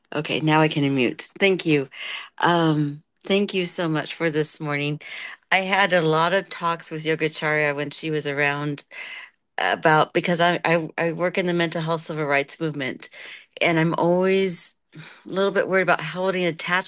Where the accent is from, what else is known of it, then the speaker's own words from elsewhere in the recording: Oregon, United States; now in New York City, United States; we're West Coasters and I'm from Oregon, and that's what I grew up on is politeness and kindness.